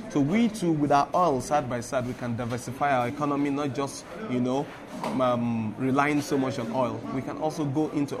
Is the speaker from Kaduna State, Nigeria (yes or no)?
no; Port Harcourt, Rivers, Nigeria; we come from Port Harcourt, the Niger Delta, that is actually in chaos, you know, lately.